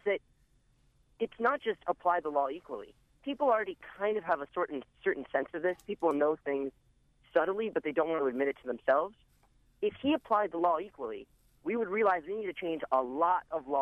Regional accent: Baltimore, Maryland, United States; I grew up in Homeland. I also went to Poly. So I've been around Baltimore.

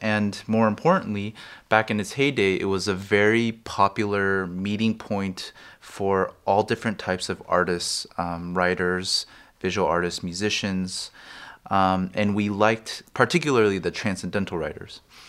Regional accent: California, United States; and I'm from Southern California.

